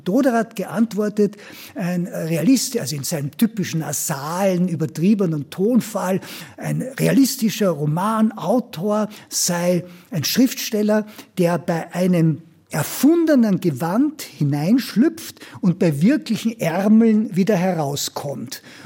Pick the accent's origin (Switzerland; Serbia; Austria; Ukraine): Austria; moved away; auch wenn ich jetzt schon lange weg bin aus Österreich